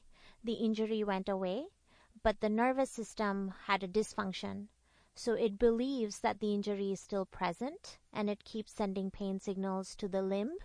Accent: India; English is a second language; So I grew up in India

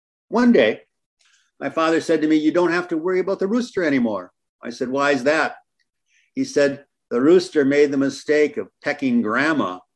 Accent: Hibbing, Minnesota, United States; So growing up in Hibbing, on weekends, we would go to my grandmother's farm.

